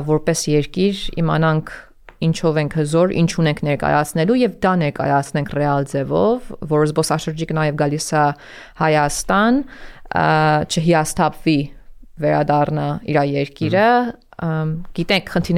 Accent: Iran; now in Toronto, Canada; Կանադայից։ Թորոնտո եմ ապրել վերջի 24 տարին։ Պարսկաստան եմ ծնվել, մեծացել, հետո տեղափոխվել ընտանիքիս հետ Թորոնտո։

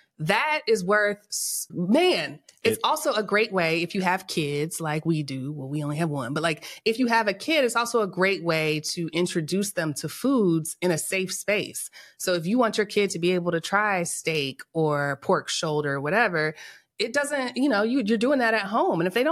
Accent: Texas, United States; It does. And I'm from Texas.

